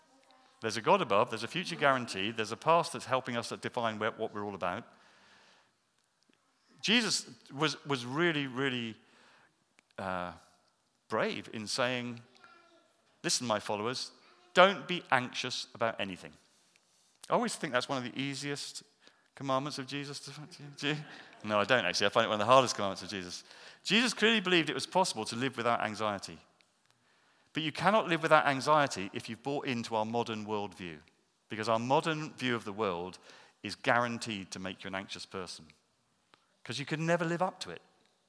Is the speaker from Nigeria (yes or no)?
no; England, United Kingdom; I'm English. I live in England. I've always lived in England. I was born in England. And I'm really grateful to be English.